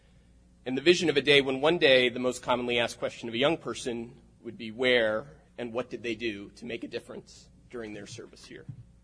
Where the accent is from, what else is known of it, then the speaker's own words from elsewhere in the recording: Nashua, New Hampshire, United States; now in Manchester, United States; I grew up here in Nashua, and after college, I moved to Manchester for City Year.